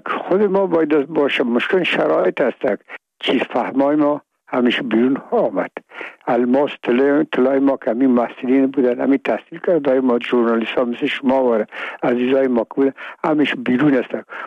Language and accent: Persian; Afghanistan; ما افغان هستیم